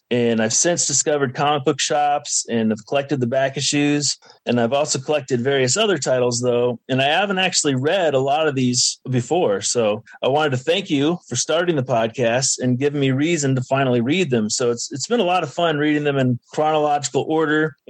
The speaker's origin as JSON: {"language": "English", "town": "Colo", "region": "Iowa", "country": "United States", "tie": "born or raised there", "said": "And I grew up in Colo, which is a small town in Iowa."}